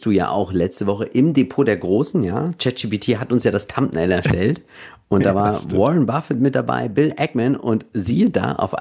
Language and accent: German; Hannover, Lower Saxony, Germany; Ja, ich bin ja in Hannover aufgewachsen und auch dort geboren.